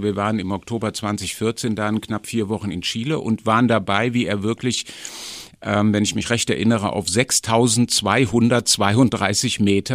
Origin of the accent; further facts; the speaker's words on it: Rhineland, Germany; Also ich bin Rheinländer mit Leib und Seele, aber eben auch durchaus viel unterwegs.